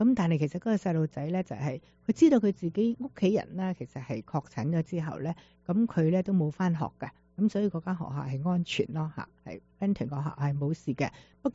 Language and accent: Cantonese; China; 但我哋中国人就系、是、你100个人里边，真系得个几个人冇屋啫嘛